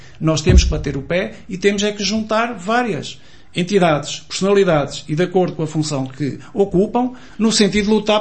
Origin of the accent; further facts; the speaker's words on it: Aveiro, Portugal; Eu, como aveirense...